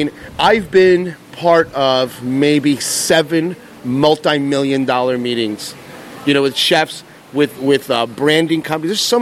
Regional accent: New Jersey, United States; I mean, listen, I come from New Jersey.

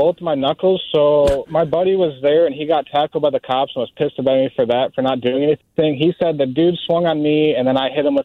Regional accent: Michigan, United States; it was Michigan State, and we're from Michigan. So we're like, well, we actually like this team.

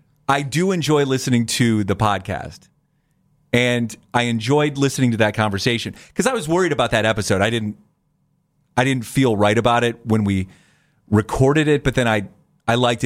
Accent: New Philadelphia, Ohio, United States; Because where I grew up in the Dover, New Philadelphia area, the Canton stations were the cool stations to listen to.

